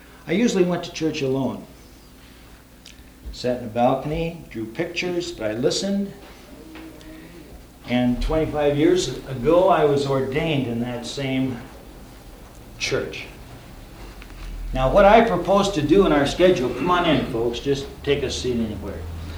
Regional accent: Gowrie, Iowa, United States; the first is my hometown, a little dinky town in the state of Iowa, Gowrie, Iowa. 1,200 souls

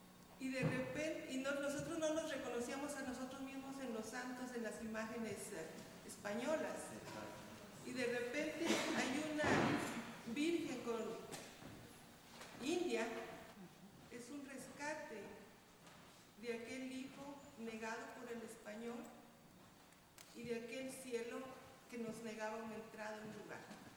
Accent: Mexico; now in United States; ahora como mexicanos estamos aceptados. Y cuando, por ejemplo, aquí en Estados Unidos, cuando empieza más fuerte el rechazo contra nosotros

